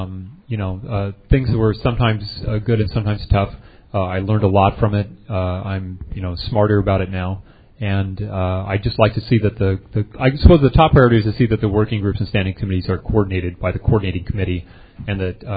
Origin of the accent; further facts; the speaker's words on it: California, United States; from Orange County.